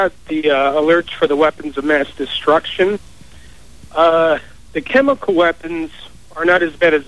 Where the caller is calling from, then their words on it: Florida, United States; I'm calling from Florida on a Verizon cell phone.